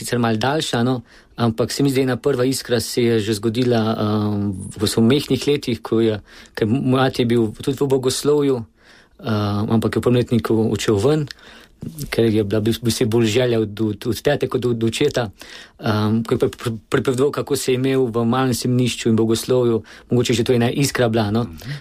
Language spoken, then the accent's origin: Slovenian; Zagorje ob Savi, Central Sava, Slovenia; Ja, v Zagorju sem kot k veruki, k mašu, v šoli. Sicer sem doma iz župnije iz Vasirove, uh-huh. ampak to je nekaj 5 km dajena iz Zagorja. Ampak vse je pa v župniji Zagorje